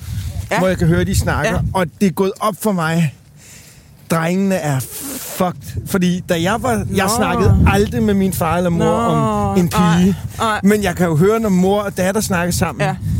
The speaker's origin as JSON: {"language": "Danish", "town": "Amager", "region": "Capital Region of Denmark", "country": "Denmark", "said": "jeg er ude fra Amager, der var det meget ved tanken"}